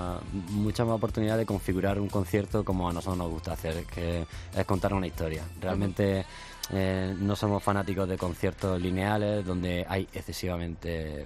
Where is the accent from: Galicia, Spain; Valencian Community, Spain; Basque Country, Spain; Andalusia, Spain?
Andalusia, Spain; Granada; Somos cinco amigos de Granada que un día se juntaron en un local de ensayo